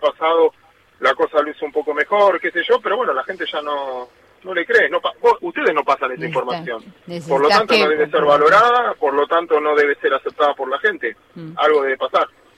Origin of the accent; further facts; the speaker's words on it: Argentina; Nosotros somos ciudadanos de Argentina, que somos promedio, no somos ni mejores ni peores que el resto